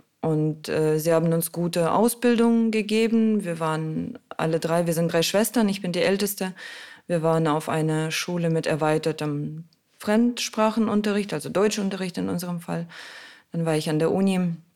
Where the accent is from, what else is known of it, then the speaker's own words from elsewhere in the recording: Moscow, Russia; Ich bin in Moskau geboren, ich bin da aufgewachsen. Meine Eltern sind auch ganz normale russischsprachige Menschen mit wildem Gemisch an ethnischem Inhalt.